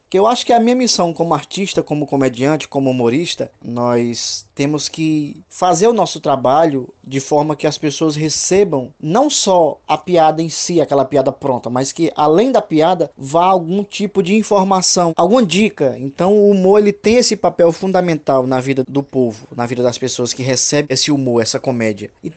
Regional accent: Ceará, Brazil; Eu tô sendo humorista cearense, eu sou cearense.

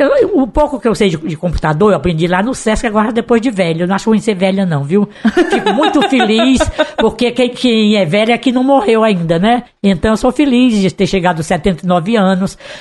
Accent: Catuana, Ceará, Brazil; Eu sou do interior, sou de Catuana, distrito de Calcaia.

